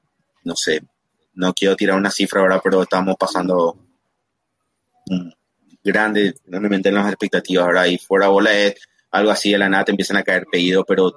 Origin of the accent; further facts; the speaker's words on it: Asunción, Paraguay; yo por ejemplo soy de Sajonia, y un clásico de mi barrio es Empanadas Leo.